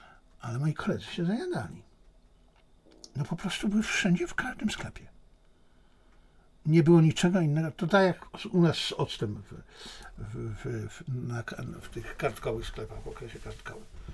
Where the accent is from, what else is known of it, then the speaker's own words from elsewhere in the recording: Bielcza, Lesser Poland, Poland; cenię sobie wspomnienia z tej mojej wioski, z tej mojej Bielczy Tarnowskiej, pod Tarnowskiej